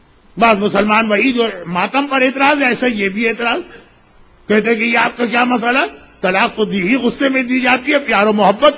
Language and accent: Urdu; Karachi, Sindh, Pakistan; میرا بچپنا رضویہ سوسائٹی میں گزرا، جو کراچی کا ایک بہت ہی مشہور، اس اعتبار سے مشہور محلہ ہے کہ وہ ساری صاحبان ایمان کی بستی